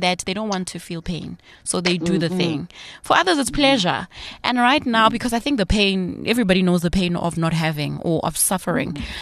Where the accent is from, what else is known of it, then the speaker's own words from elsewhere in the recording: Soweto, Gauteng, South Africa; I grew up in Soweto